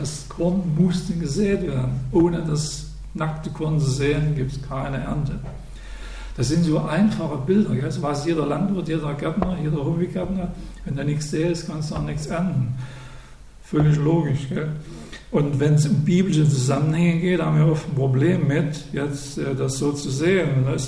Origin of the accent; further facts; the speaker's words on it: Saxony, Germany; Ich bin ja Sachse, ich muss sagen, mit einem harten D.